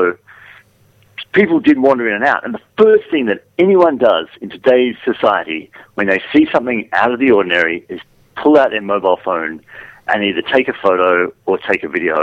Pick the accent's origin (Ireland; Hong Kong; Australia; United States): Australia; being Australian, listen, you know, the British are very conservative.